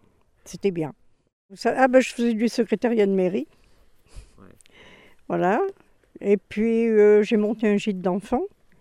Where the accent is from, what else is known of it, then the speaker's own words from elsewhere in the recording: Jonchère, France; je suis née à Jonchère d'abord. Je suis partie, je suis revenue à 22 ans. Et je me suis mariée en 1955. Donc, ça fait vraiment d'être à Jonchère, ça fait depuis 55.